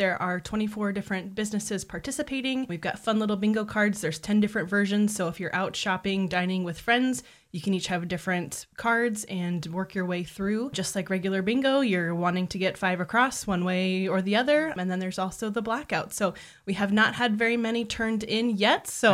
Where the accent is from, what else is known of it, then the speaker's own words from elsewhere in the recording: Des Moines, Iowa, United States; I grew up in Des Moines on Southwest 9th, and so very familiar with sirens growing up.